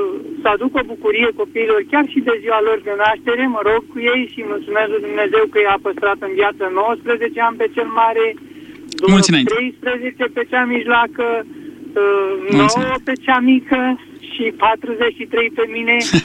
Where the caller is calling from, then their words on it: Dolj, Romania; din Dolj.